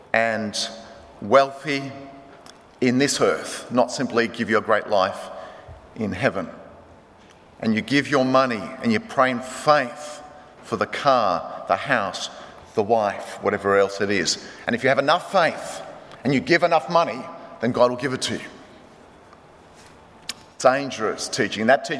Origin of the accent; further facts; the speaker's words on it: Marrickville, New South Wales, Australia; they always wanted to speak to my parents growing up in Marrickville. And they're all Greek-speaking Jehovah's Witnesses